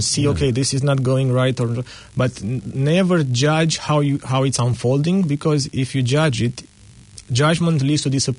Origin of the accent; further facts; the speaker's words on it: Romania; English is a second language; I grew up in Romania in in the first years after communism